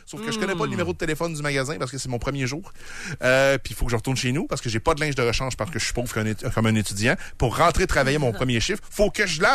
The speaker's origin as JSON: {"language": "French", "town": "Trois-Rivières", "region": "Quebec", "country": "Canada", "said": "Tu sais, je viens de Trois-Rivières, fait t'as pas une grande place pour pratiquer ton anglais là-bas."}